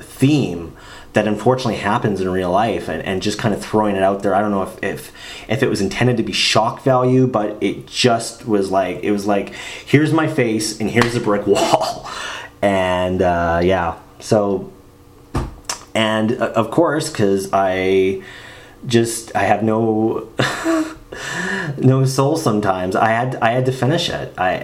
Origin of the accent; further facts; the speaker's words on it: Canada; And as a Canadian myself, you could spot all the things.